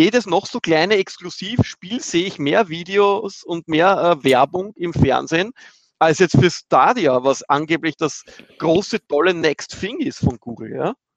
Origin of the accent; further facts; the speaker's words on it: Austria; Bei uns in Österreich